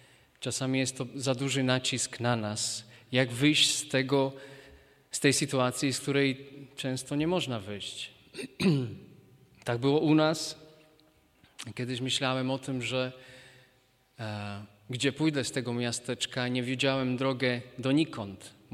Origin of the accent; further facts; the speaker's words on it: Spiš, Slovakia; Pochodzę z małego miasteczka na Spiszu, które kiedyś należało do Polski.